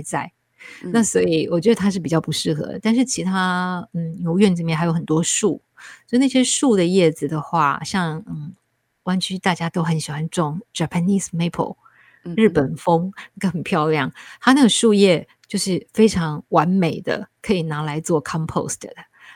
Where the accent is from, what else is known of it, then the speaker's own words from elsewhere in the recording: Taiwan; 因为我自己是从台湾来的，台湾人特别喜欢去日本旅游